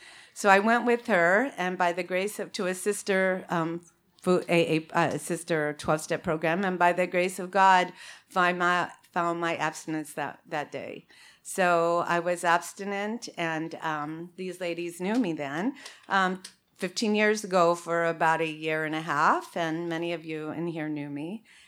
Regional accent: Arizona, United States; this morning I'm being joined by Barbara and Ginger, and we're all from Arizona.

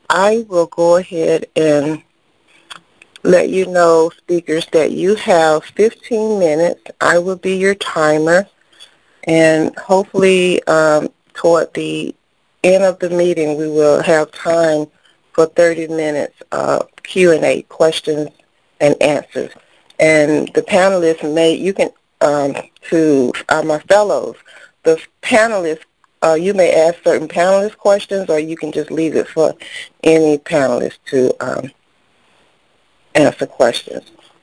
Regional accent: Atlanta, Georgia, United States; your facilitator, and I'm from Atlanta, Georgia.

